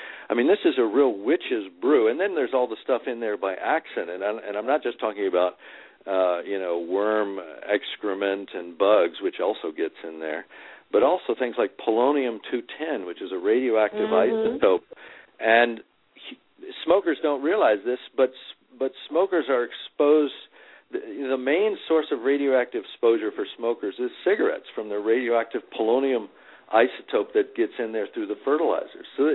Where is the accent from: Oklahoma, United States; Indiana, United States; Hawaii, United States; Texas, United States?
Texas, United States; I'm from Texas. My grandfather was in the Ku Klux Klan.